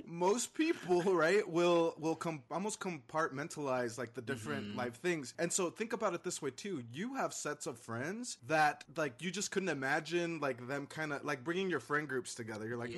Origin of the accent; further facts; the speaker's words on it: Caldwell, Idaho, United States; I grew up in Caldwell, which is half Latino population, half primarily white population.